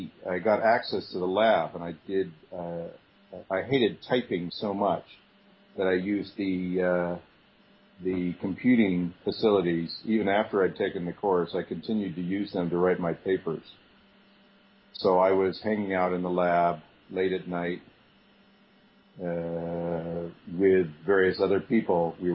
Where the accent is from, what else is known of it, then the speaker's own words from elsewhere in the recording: Italy; I should say I grew up in Italy